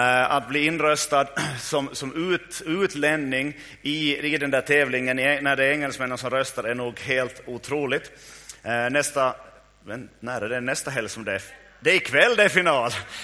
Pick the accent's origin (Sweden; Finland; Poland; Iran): Finland; Och det där tycker jag vi ska ändra på som finländare.